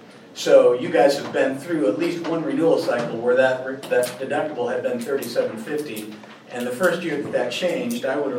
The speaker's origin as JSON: {"language": "English", "town": "Burlington", "region": "Iowa", "country": "United States", "said": "I'm from Burlington, Iowa."}